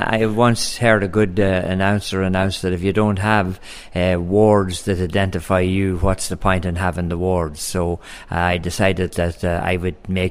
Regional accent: Leinster, Ireland; I'm a country fella. So, I mean, my biggest thing, I suppose, is the fact that I'm from Louth. I'm from the wee county. And overall, when you say it, and I mean, anybody listens to me in the world will know exactly I'm Irish.

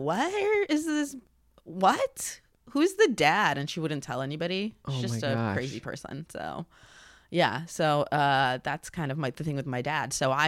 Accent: Odesa, Odesa Oblast, Ukraine; I'm from Odessa, which is where Yakov Smirnoff is from also.

